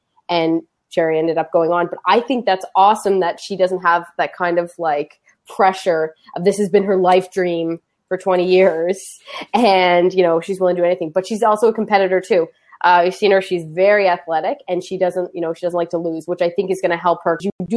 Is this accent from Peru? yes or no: no; East Coast, Canada; I'm from the East Coast.